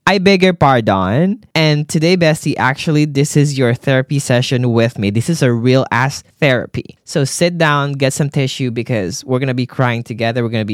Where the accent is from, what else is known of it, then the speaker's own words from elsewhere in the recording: Philippines; So as you guys might already know, I grew up in the Philippines